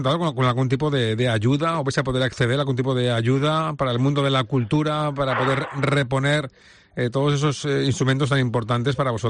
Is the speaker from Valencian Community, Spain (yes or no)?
yes; Valencian Community, Spain; Pero cómo somos también los valencianos